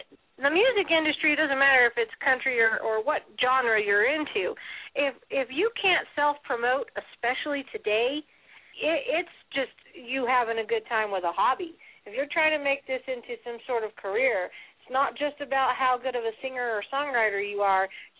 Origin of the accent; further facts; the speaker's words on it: California, United States; I grew up listening to … I'm from California, so my country music influence is much different than yours or even Steve's.